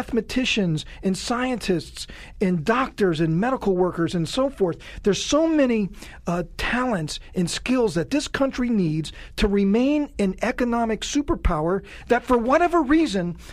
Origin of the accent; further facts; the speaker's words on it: United States; I'm an American entrepreneur. I lived overseas for almost my entire adult life.